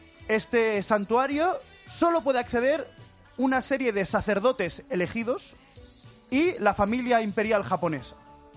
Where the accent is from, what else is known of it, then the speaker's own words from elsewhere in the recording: Spain; yo, que soy español, no soy musulmán